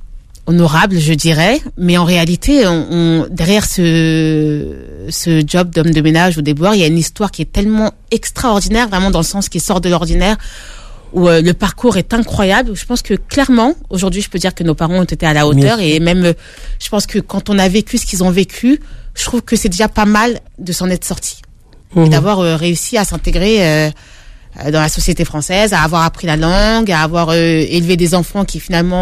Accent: Paris, Île-de-France, France; Moi, j'ai grandi à Belleville

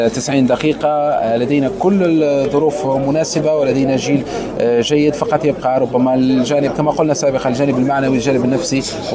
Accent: Morocco; حسب رأينا كمغاربة على الأقل

